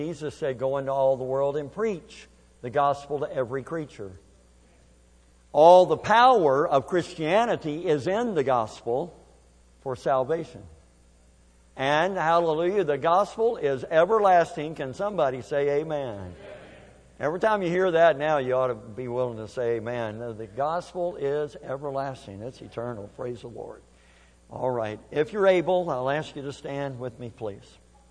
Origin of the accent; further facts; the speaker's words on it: Kentucky, United States; also born or lived in Missouri; I was born in Missouri and I grew up in Kentucky. And I know what hillbillies are. And I know what hillbilly music is.